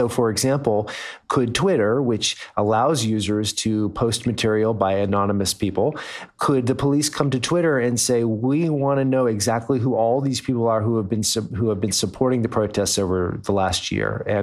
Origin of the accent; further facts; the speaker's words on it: United States; moved away; You know, I'm just a foreigner here. I'm American, and this is not my home.